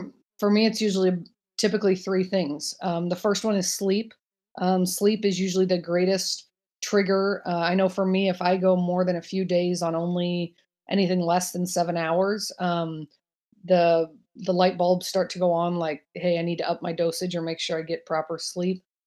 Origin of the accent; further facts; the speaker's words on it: Los Angeles, California, United States; I grew up in Los Angeles, California. So I grew up reading People magazine as sort of my newspaper.